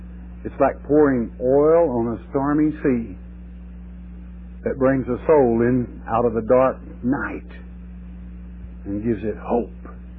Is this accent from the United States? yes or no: no; Ireland; I forget, some of you that have never met me before, I'm Irish